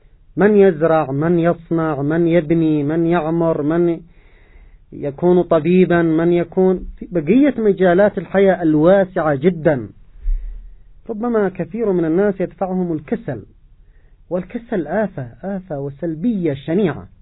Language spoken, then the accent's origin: Arabic; Yemen; كشعب يمني